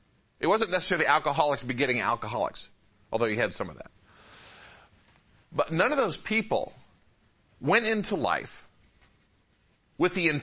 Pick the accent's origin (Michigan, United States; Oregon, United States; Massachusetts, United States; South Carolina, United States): Michigan, United States; I didn't grow up in a Christian home. And I grew up in the Metro Detroit area. And in Michigan, the drinking age was 21.